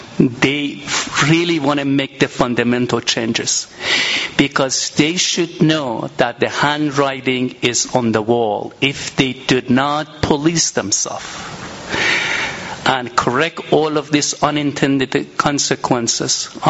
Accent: Vermont, United States; I'm from Vermont, and I tell my beloved Congressman Bernie Sanders, there is nothing free.

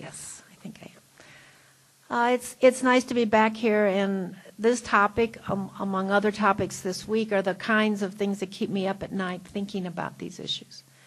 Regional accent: United States; it's so hard as an American for me to really truly embrace this and understand it.

